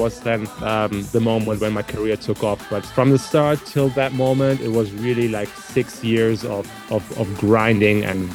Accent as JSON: {"language": "English", "country": "Germany", "tie": "born or raised there", "said": "sending them to some local resident DJs in my hometown in Germany"}